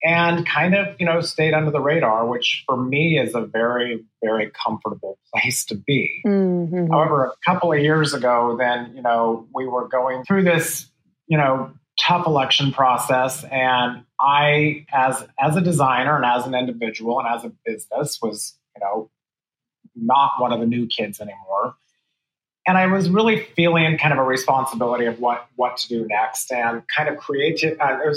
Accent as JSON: {"language": "English", "region": "California", "country": "United States", "tie": "born or raised there", "said": "I mean, I grew up in Central California and my family, they were all very, very avid gardeners."}